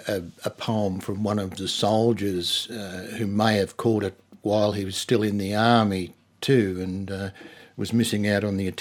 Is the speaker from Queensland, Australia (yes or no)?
no; Forbes, New South Wales, Australia; getting back to my hometown of Forbes, that everyone's getting, at 6 o'clock for the dawn service